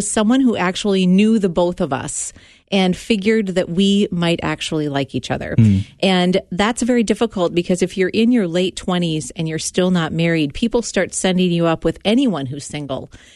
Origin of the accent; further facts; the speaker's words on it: Anoka, Minnesota, United States; I grew up in a great Christian home. We were very active in our church in Anoka, Minnesota. We grew up here in the Midwest.